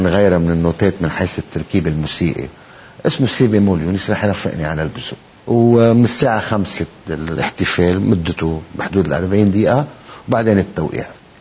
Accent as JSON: {"language": "Arabic", "town": "Chatine", "region": "North Governorate", "country": "Lebanon", "tie": "born or raised there", "said": "هذا الجرس بضيعتي اللي اسمه الشتين مش محطوط على سقف الكنيسة، هذا محطوط على السندياني"}